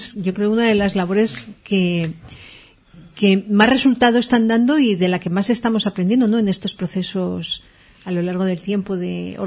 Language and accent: Spanish; Madrid, Community of Madrid, Spain; yo creo que el valenciano, lo dice una madrileña, muchísimo